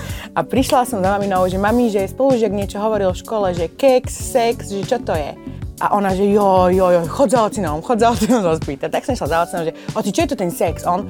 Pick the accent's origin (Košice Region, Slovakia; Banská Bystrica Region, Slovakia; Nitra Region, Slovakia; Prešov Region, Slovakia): Banská Bystrica Region, Slovakia; Veľký Krtíš; narodila som sa vo Veľkom Krtíši a vyrastala som tam do svojich 14 rokov. V 14 som odišla na intrak do Štiavnice